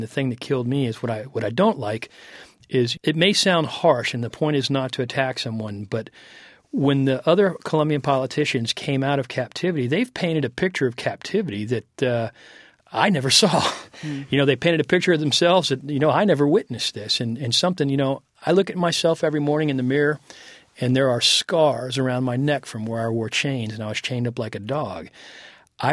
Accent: United States; I said, well, I'm an American.

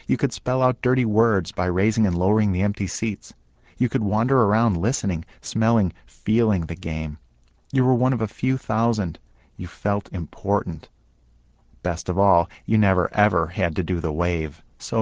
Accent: Cleveland, Ohio, United States; I'm from Cleveland.

